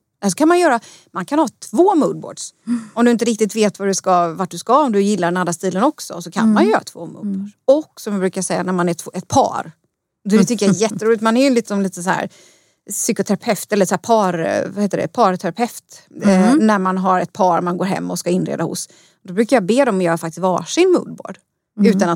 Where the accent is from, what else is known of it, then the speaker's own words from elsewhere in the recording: Småland, Sweden; snålänningen som jag är, som är från Småland